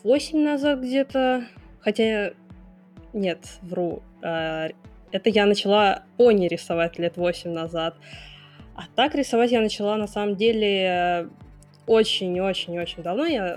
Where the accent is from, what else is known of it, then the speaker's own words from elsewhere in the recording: Moscow, Russia; Я художник из Москвы, как ни странно.